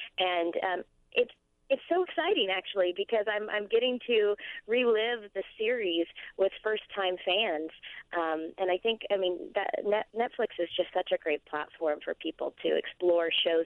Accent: Orlando, Florida, United States; growing up in Orlando, Florida, and having a parent that worked at Disney World, it was just a part of my childhood.

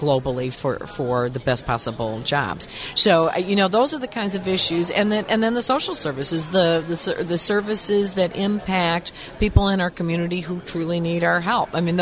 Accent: Chicago, Illinois, United States; I'm a West Side Chicago girl.

